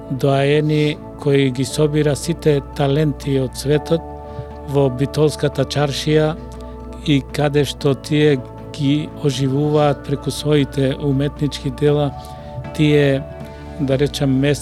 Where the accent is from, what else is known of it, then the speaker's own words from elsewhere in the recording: Demir Hisar, Pelagonia, North Macedonia; а исто така работев и во Демир Хисар, за да се одолжам на мојот крај, 3 години.